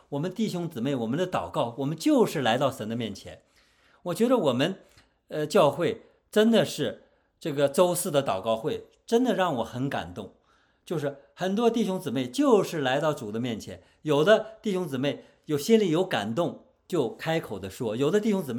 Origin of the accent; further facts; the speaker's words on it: China; 我们中国人一提三字经都知道什么意思